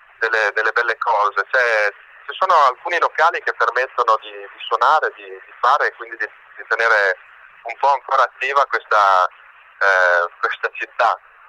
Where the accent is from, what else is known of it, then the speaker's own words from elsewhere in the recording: Ferrara, Emilia-Romagna, Italy; Guarda, noi veniamo da Ferrara, è una piccola cittadina, una provincia, ma è un po' comunque come se fosse un grande paese.